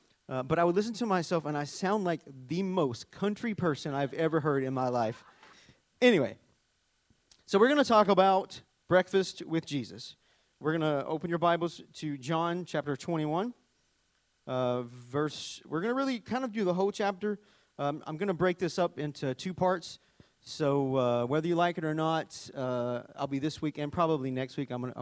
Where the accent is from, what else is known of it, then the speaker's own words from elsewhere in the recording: Arkansas, United States; Now, when I say supper, I automatically think of me growing up in Arkansas.